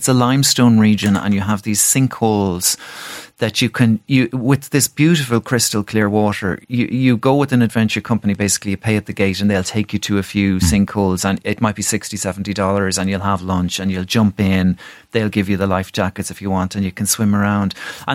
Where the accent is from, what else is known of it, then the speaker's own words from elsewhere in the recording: Ireland; It was one of these places where when you opened your mouth and started to speak or revealed yourself as Irish, the kind of the smile widened.